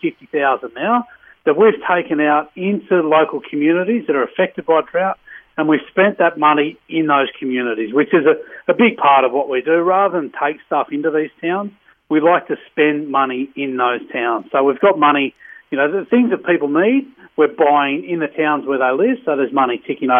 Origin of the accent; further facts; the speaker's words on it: Orange, New South Wales, Australia; I'm from Orange.